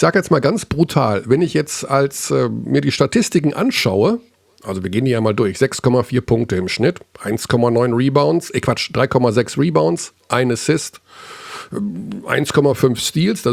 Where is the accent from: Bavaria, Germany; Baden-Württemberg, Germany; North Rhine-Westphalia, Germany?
North Rhine-Westphalia, Germany; Hagen; born there; Wir sind beide in Hagen geboren.